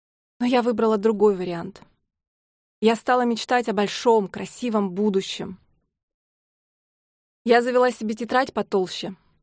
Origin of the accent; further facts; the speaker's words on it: Tyumen, Tyumen Oblast, Russia; Я родилась в Тюмени, в самой обычной советской семье.